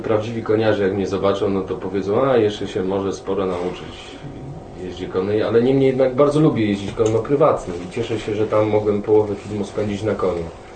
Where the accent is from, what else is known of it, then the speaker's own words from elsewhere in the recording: Tarnów, Lesser Poland, Poland; powiem tylko tyle, że to, że jestem z Tarnowa, miało, nie wiem czy decydujące, ale miało duże znaczenie, że zagrałem w tym filmie.